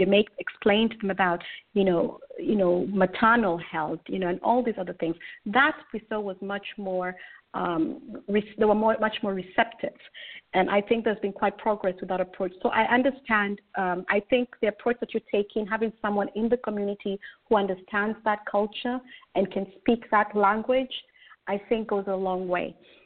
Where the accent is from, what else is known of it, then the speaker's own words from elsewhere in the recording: Kenya; I'm originally from Kenya